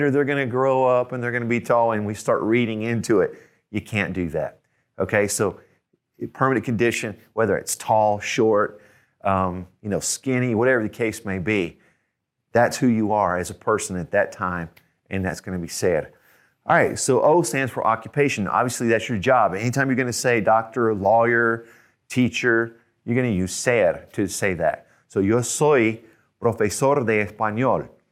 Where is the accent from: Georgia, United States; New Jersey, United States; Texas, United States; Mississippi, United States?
Georgia, United States; I am from Georgia. That's always going to be said. Never will change. That's who I am as part of my identity.